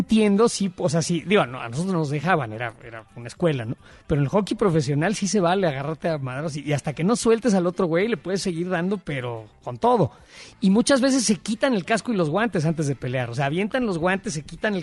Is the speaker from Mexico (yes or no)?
yes; Mexico; now in United States; acuérdate que soy estadounidense naturalizado, en realidad soy mexicano.